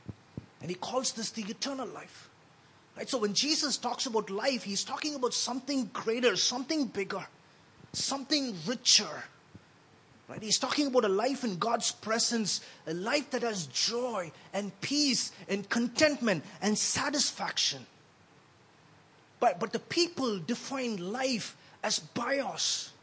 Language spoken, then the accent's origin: English; Chennai, Tamil Nadu, India; When I was growing up in Chennai, we had this gang of 8 guys, right?